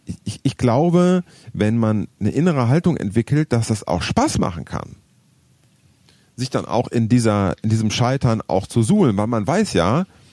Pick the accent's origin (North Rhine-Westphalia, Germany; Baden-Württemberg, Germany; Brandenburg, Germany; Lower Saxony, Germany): North Rhine-Westphalia, Germany; als Ostwestfale